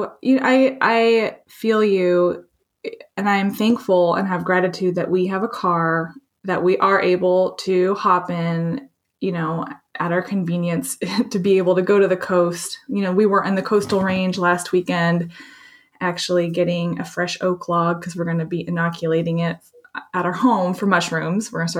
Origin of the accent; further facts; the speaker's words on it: Alaska, United States; I was raised in Alaska